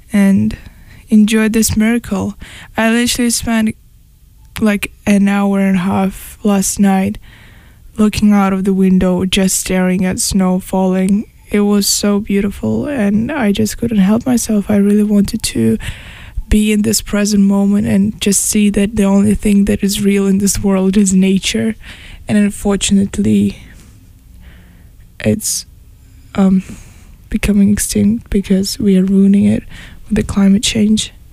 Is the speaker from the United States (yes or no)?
no; Russia; also born or lived in London; I'm from Russia, but I lived in London for the past 3 years.